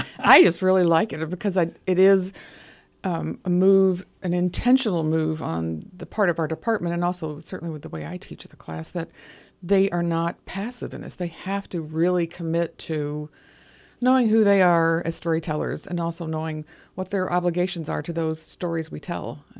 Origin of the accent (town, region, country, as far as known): Dallas, Texas, United States